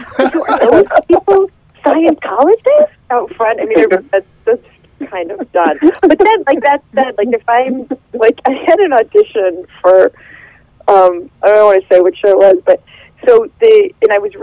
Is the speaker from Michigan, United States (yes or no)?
yes; Michigan, United States; I should know a lot about hockey because I'm from Michigan, but I don't.